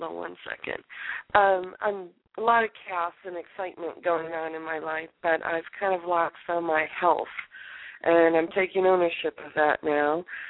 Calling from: California, United States; I'm calling from California.

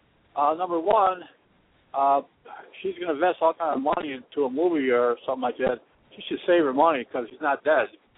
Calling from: Iowa, United States; I'm calling you from Iowa, going back to Chicago.

